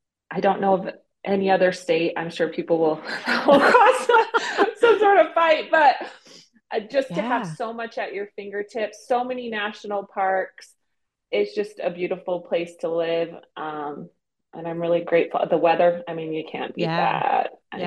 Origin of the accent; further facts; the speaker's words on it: California, United States; I met someone on the East Coast, and I said, oh, I'm from California.